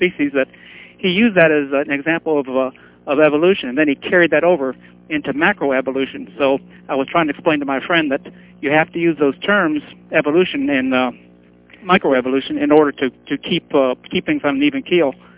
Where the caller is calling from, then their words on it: Florida, United States; From Florida.